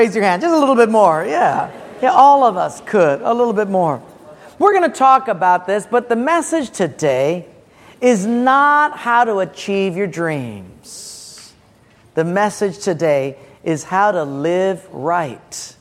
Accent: Honolulu, Hawaii, United States; I was raised in Palolo Valley and the poorest part of it. So we were really, really poor.

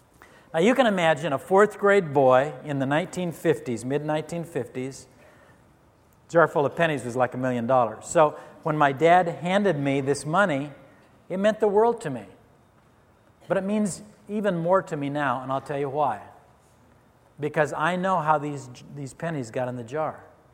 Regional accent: Redmond, Oregon, United States; We were out on an adventure one night in our little town in Central Oregon. I was raised in Redmond, Oregon. Population of about 3,000 at that time.

